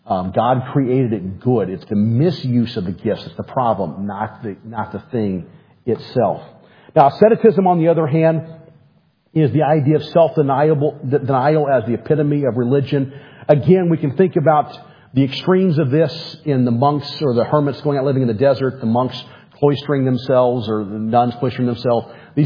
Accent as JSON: {"language": "English", "region": "Arizona", "country": "United States", "tie": "born or raised there", "said": "I'm coming from Arizona. Mormons are everywhere. I've grown up with Mormons."}